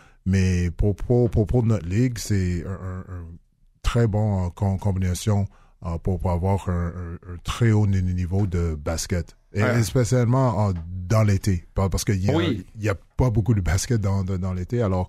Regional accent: Montreal, Quebec, Canada; C'était pas quelque chose qu'on avait pour moi quand j'étais jeune ici en Montréal.

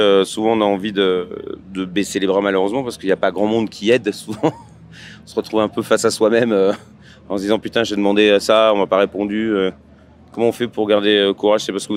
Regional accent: South-East, France; je suis du Sud-Est, excusez-moi.

